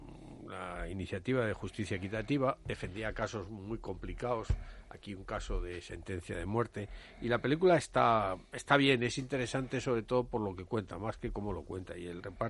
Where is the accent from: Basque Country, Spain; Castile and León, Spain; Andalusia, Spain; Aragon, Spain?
Basque Country, Spain; en Cataluña y en mi país, en el País Vasco